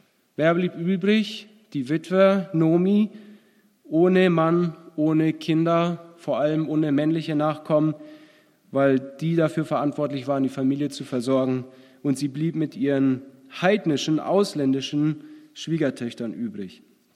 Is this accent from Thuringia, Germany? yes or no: no; North Rhine-Westphalia, Germany; Meine Frau und ich, wir kommen aus Nordrhein-Westfalen. Wir sind dort groß geworden, in einer christlichen Familie. Und wir kannten uns aber nicht. Unsere Orte sind ungefähr vielleicht 40 Minuten Fahrt entfernt.